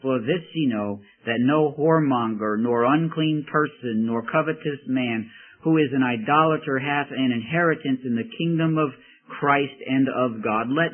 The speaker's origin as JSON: {"language": "English", "town": "Coney Island", "region": "New York", "country": "United States", "tie": "born or raised there", "said": "And one of the things about growing up in Coney Island with all of the lights, the glitter of the Ferris wheels and the loop-the-loops and everything else, and steeplechase."}